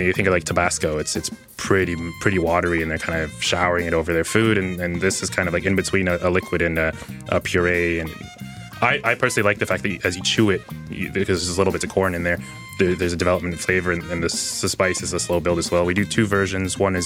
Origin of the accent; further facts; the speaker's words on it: Toronto, Ontario, Canada; No, I'm from Toronto proper.